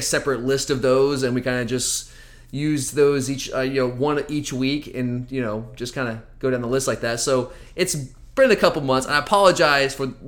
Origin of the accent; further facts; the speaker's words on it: Georgia, United States; I grew up in the suburbs, so I can't really be a country boy